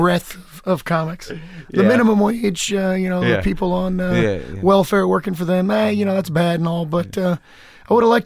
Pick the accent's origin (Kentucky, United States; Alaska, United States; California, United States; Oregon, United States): Kentucky, United States; Lexington; But I'm from Lexington, which it's like the second biggest city.